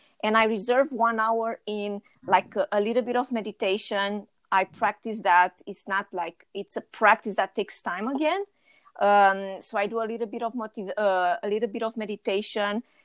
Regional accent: Romania; now in Montreal, Canada; Actually, I'm from Montreal. So actually, I'm Romanian.

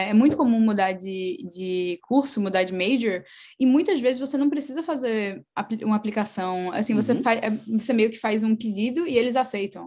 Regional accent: Recife, Pernambuco, Brazil; also born or lived in Boston / Maine; Eu saí aqui do Recife quando eu estava prestes a começar o terceiro ano. E eu ia fazer um intercâmbio de 6 meses e voltar para o Brasil.

